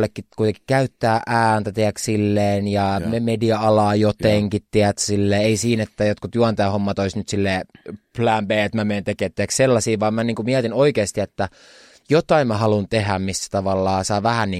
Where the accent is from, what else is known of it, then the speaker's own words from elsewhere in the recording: Kaarina, Southwest Finland, Finland; mä oon Turusta kotoisin, tai siis Kaarnasta, mutta Turusta nämä kaikki koulukaverit